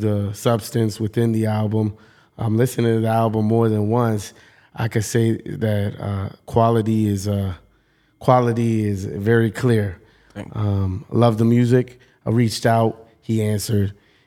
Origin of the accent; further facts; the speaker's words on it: New York, United States; born there; I grew up on, I was born in the South Bronx.